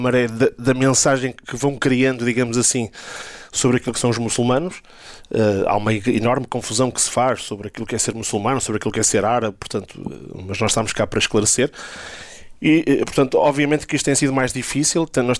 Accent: Portugal; que somos portugueses, que somos muçulmanos, que temos direito à nossa liberdade religiosa

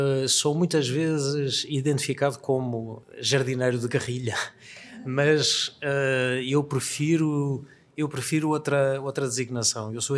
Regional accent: Lisbon, Portugal; Nasci em Lisboa, nasci na freguesia de Arroios. Ainda hoje vivo em Arroios.

